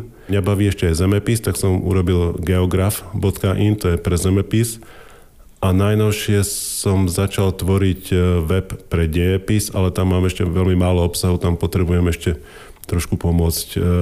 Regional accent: Bratislava, Bratislava Region, Slovakia; moved away as an adult; Tak ja som Bratislavčan, takže pochádzam z hlavného mesta.

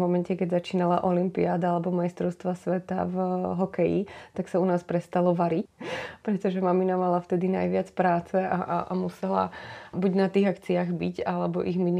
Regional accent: Bratislava, Bratislava Region, Slovakia; Ja som sa v Bratislave narodila a som hrdá Bratislavčanka a Bratislavu mám strašne rada, pretože som tam prežila celý svoj detský život a veľkú časť puberty.

